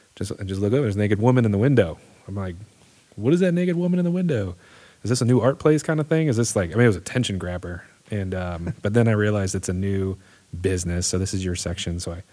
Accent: St. Louis, Missouri, United States; So I grew up in St. Louis, and this is a fun fact.

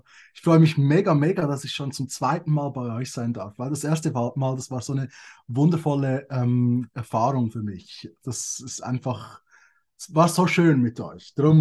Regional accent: Switzerland; Ich glaube schon, bei uns in der Schweiz. Und da habe ich 10 Jahre lang an der öffentlichen Schule gearbeitet.

